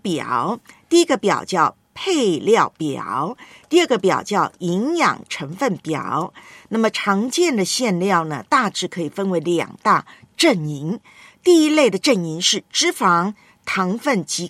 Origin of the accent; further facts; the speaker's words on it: Taiwan; 在我的老家台湾叫文旦